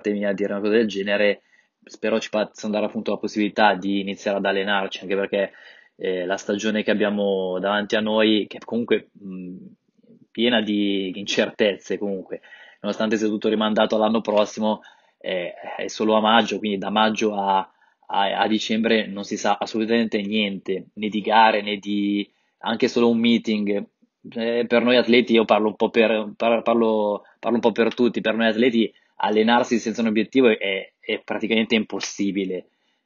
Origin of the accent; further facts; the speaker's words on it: Varedo, Lombardy, Italy; io sono di Varedo, della Brianza, non di Varese, un piccolo paesino qui a nord di Milano.